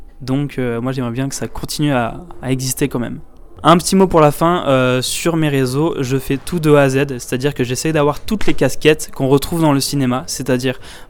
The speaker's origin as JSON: {"language": "French", "town": "Valence", "region": "Auvergne-Rhône-Alpes", "country": "France", "said": "je suis originaire de Valence, je suis à Cannes aujourd'hui, j'ai 24 ans"}